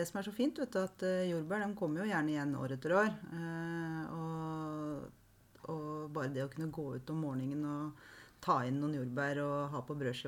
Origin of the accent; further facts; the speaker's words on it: Lier, Buskerud, Norway; Ja. Ja, hjemme i Lier så det mange, eller var mange jordbærbønder